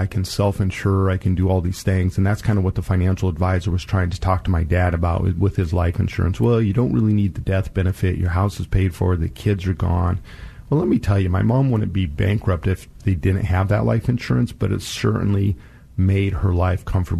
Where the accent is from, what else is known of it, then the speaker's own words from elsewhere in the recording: Lakenheath, East of England, United Kingdom; born there; And I'm a Vietnam baby, so I was born in 67. I was born over in Laken Heath Air Force Base, the Royal Air Force Base over in the UK. That's where my dad was stationed when I was born.